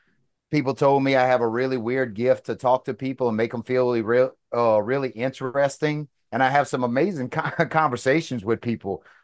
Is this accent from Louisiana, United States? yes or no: yes; Louisiana, United States; Born and bred in Louisiana and ain't been able to make it out.